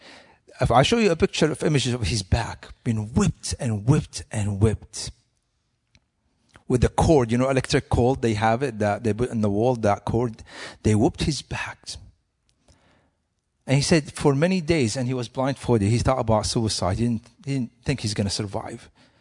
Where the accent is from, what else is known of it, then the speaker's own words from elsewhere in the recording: Syria; growing up in the Middle East and Syria.